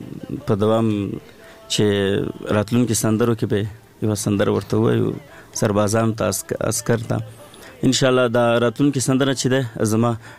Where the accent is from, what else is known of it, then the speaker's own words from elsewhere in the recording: Paktia, Afghanistan; زه د لوی پکتیا یم او د سید کرم ولسوالي کلمو کوسین دی